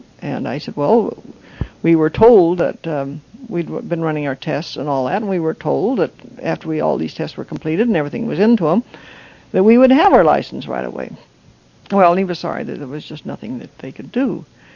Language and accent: English; Chelan, Washington, United States; because I grew up in Chelan